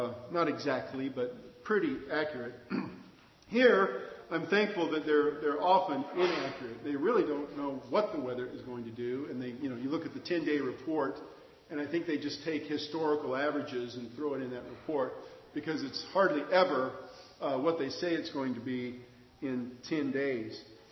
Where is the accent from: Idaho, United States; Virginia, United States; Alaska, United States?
Idaho, United States; I'm from Idaho, and I know a lot about wind. And because the wind blows all the time in southern Idaho, constantly.